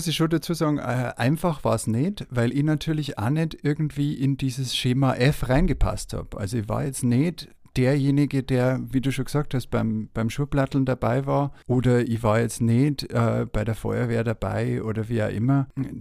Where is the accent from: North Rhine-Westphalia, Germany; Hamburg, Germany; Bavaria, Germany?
Bavaria, Germany; Rimsting; Direkt am See, ja. Also in einem kleinen Ort namens Rimsting und da davon noch ein Unterort, Öd.